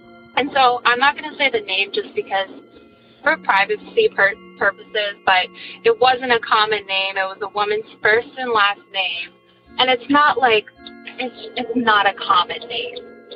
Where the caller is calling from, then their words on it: New Hampshire, United States; I'm calling from New Hampshire.